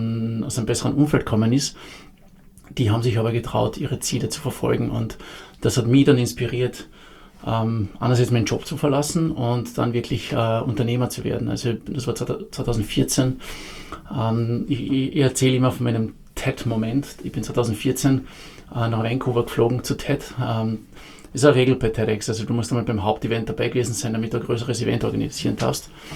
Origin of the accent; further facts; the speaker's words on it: Carinthia, Austria; also born or lived in Vienna; grundsätzlich bin ich Kärntner, bin in Kärnten aufgewachsen, da studiert